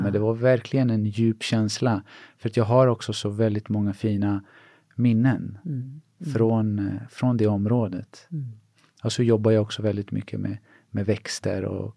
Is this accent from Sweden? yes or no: yes; Sweden; born there; also born or lived in China; Min far är från Grekland och min mor är från Polen. Och jag är född här i Sverige.